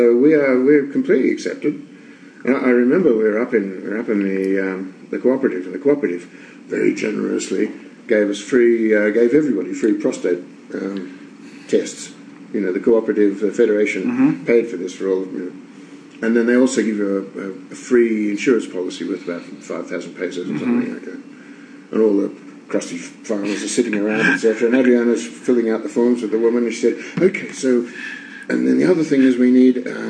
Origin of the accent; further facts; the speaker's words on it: Australia; I come from Australia and I've done some work with the Aborigines